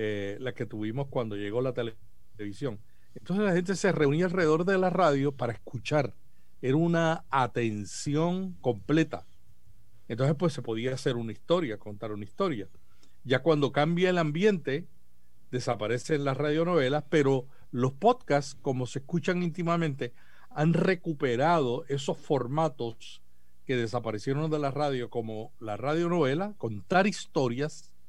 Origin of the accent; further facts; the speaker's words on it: Puerto Rico; comencé de locutor en radio en Puerto Rico, soy puertorriqueño